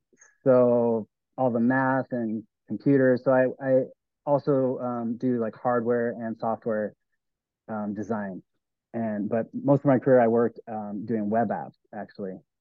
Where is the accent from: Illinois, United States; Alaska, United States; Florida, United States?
Alaska, United States; Anchorage; born there; I lived in California most of my adult life. I was born in Anchorage, Alaska. I went to school back east, and then I went to grad school at Stanford